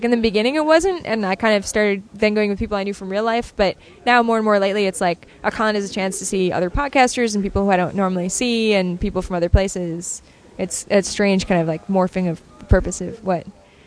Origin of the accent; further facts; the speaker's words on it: Michigan, United States; now in New York, United States; because I'm from Michigan, like, from the Midwest. So when I first moved here, I really wasn't used to crowded streets all the time.